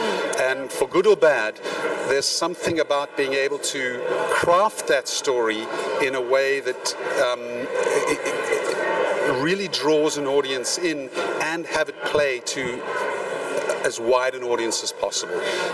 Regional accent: South Africa; accent: South African; for the first time in my life, I was watching people that spoke with my accent in a film, because there were so few films made in South Africa.

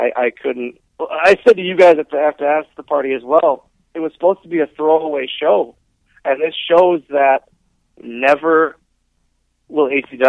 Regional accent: Oshkosh, Wisconsin, United States; Like, there's not much more in Oshkosh, and I never want to go anywhere else. This is my hometown. This is where I'm born and raised.

